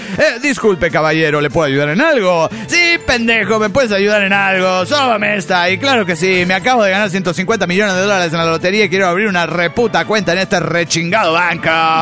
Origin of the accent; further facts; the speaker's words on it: Netzahualcoyotl, State of Mexico, Mexico; de Netzahualcoyotl.